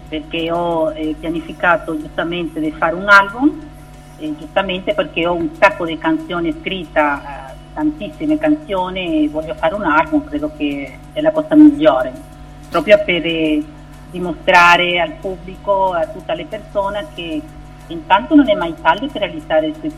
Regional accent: Santo Domingo, Distrito Nacional, Dominican Republic; ispirandomi ai ritmi che hanno segnalato la mia infanzia a Santo Domingo.

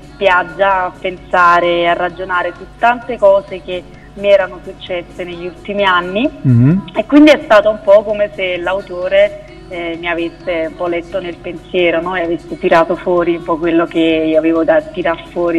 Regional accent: Naples, Campania, Italy; Perché sono di Napoli, non so se si sente.

